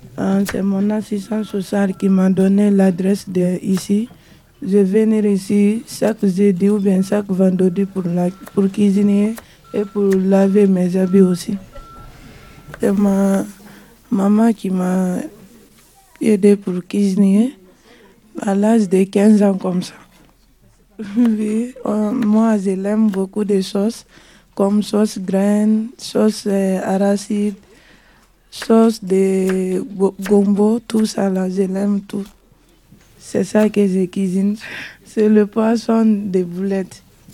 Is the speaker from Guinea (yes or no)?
yes; Guinea; Je viens de la Guinée-Conakry.